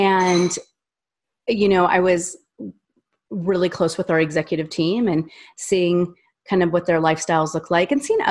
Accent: Wyoming, United States; I'm from Wyoming. I grew up in a large family.

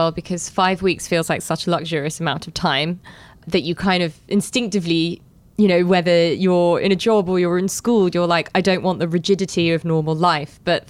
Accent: London, United Kingdom; when I was growing up in London

